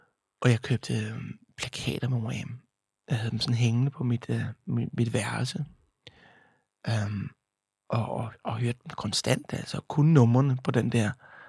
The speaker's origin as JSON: {"language": "Danish", "town": "Roskilde", "region": "Zealand", "country": "Denmark", "said": "Jeg er tilbage i Roskilde, hvor jeg kommer fra. Og jeg er omkring... måske 11-12, tror jeg. Vi er i 80'erne."}